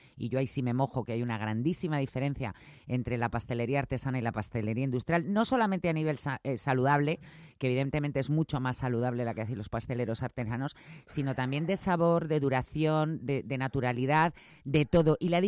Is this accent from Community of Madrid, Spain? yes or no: yes; Madrid, Community of Madrid, Spain; ¿Somos conscientes los madrileños?